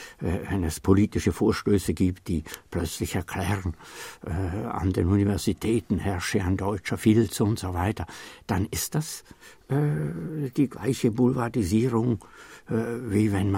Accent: Switzerland; Ich bin ein Schweizer und ich liebe dieses Land

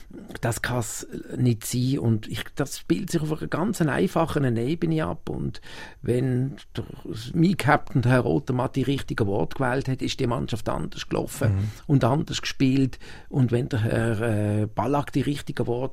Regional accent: Switzerland; als Schweizer

